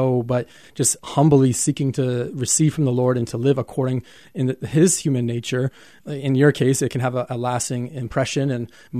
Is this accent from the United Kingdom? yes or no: no; Canada; Now, I'm Canadian